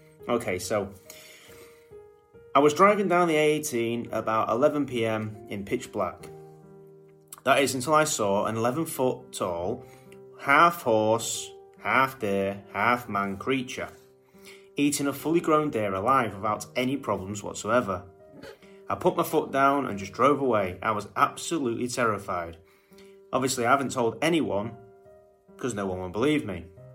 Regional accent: Chesterfield, East Midlands, United Kingdom; I was 9 years old at the time, born and raised in Chesterfield, and I used to hang around with a mate called Josh who lived in Middlecroft at the time.

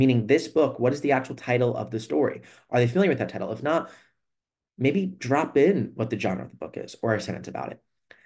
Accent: the South, United States; I'm from the South. There's a lot of big high schools in the South.

